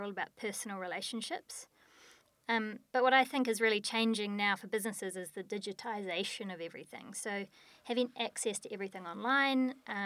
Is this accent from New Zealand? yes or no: yes; New Zealand; I'm a Kiwi, if you hadn't noticed by the accent.